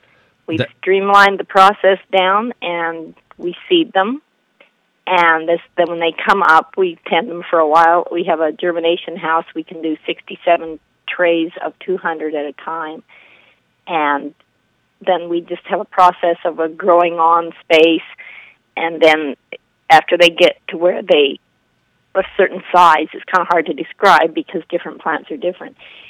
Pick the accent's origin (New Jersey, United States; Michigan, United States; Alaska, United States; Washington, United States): Alaska, United States; And so I grew up in Alaska, so I chatted with these boys.